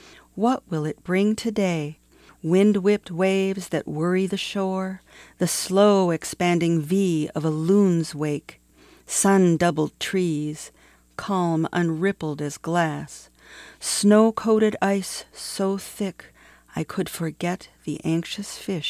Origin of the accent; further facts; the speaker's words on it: Maine, United States; now in Duluth, United States; I grew up in Maine, and I live in Duluth, Minnesota.